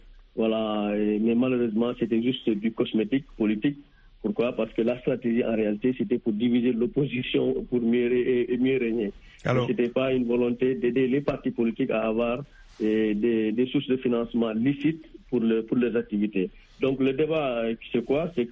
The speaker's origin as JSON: {"language": "French", "country": "Senegal", "said": "moi, en tant que Sénégalais qui ne suis membre d'aucun parti"}